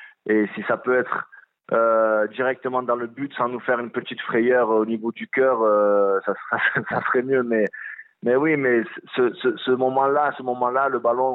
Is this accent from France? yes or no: yes; France; Moi, je suis français.